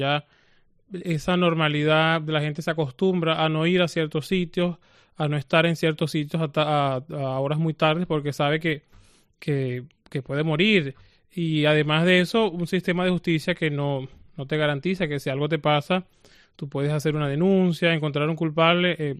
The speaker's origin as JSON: {"language": "Spanish", "country": "Venezuela", "said": "Es primera vez que se siente en mi pueblo. Yo vivo en un pueblo muy, muy alejado de la ciudad"}